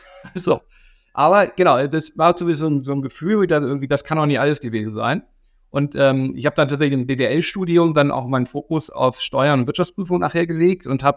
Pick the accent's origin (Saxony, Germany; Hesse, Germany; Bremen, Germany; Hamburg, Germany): Hamburg, Germany; born there; Also ich bin gebürtiger Hamburger